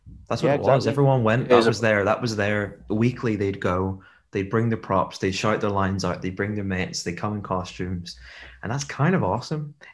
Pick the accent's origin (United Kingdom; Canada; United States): United Kingdom; England; I'm not too sure because I'm from England